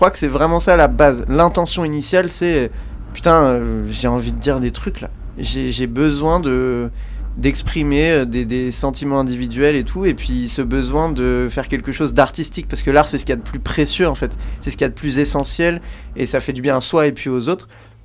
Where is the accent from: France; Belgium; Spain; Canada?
France; Villefontaine, Auvergne-Rhône-Alpes; Moi, je pars vraiment de très peu de choses, d'une ville très petite, de la périphérie... Enfin, du Nord-Isère, quoi, je viens de Villefontaine. Donc déjà, tu vois, j'ai pas grandi à Grenoble